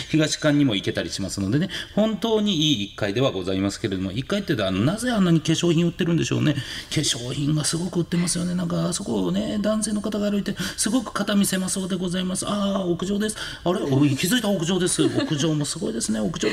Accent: Hiroshima, Japan; accent: Hiroshima dialect; でも多分僕ももう広島弁に自信ないから、多分今のも上ずってる感じしますもん。

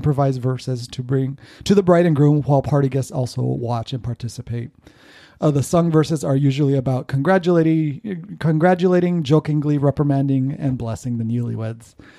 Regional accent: New Mexico, United States; Lastly, I wanted to talk about a few traditions I knew growing up in New Mexico.

